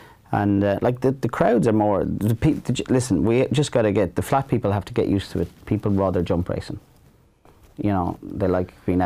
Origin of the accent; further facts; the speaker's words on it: Dublin, Leinster, Ireland; born there; also born or lived in Clane; I was born up here in Dublin and moved down to Clane in 72.